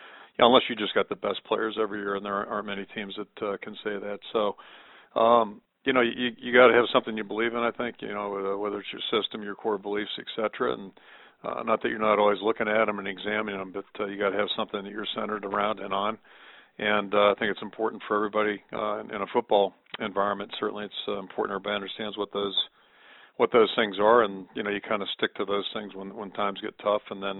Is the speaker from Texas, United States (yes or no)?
no; Pittsburgh, Pennsylvania, United States; also born or lived in Michigan; I was born in Michigan, but grew up in Pittsburgh, that's home for me.